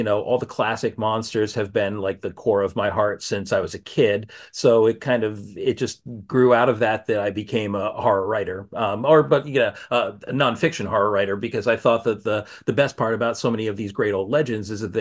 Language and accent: English; New England, United States; I mean, I grew up in New England, and we're, ghost stories are kind of our bread and butter here.